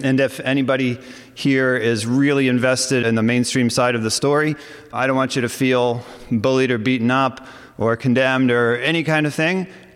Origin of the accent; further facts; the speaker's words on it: New York, United States; I am from New York, and I really am so blessed to have this chance to be here